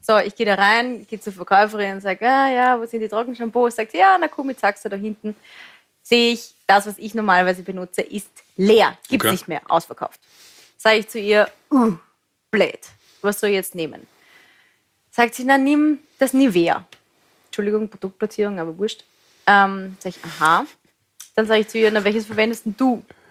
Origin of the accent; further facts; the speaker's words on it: Lower Austria, Austria; ich bin aus Niederösterreich